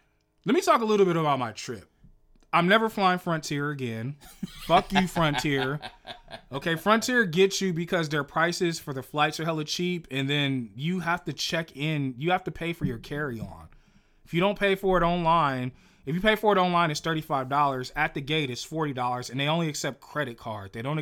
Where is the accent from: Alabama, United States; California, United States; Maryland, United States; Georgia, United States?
California, United States; San Francisco; Like, so even my city, I'm from San Francisco. I've been shot at, stabbed, robbed, jumped.